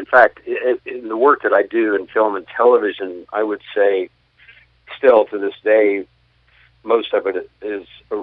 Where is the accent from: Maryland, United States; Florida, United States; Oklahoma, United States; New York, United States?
Oklahoma, United States; also born or lived in Texas; I grew up in Oklahoma and Texas. I grew up around these characters.